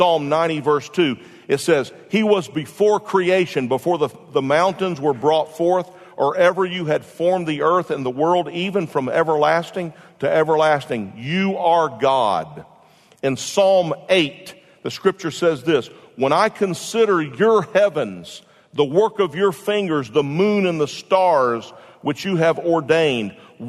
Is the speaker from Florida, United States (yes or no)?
yes; Jacksonville, Florida, United States; Redheaded kid growing up on Barnes Road in Jacksonville, Florida at the Willowick Apartments. Number 10.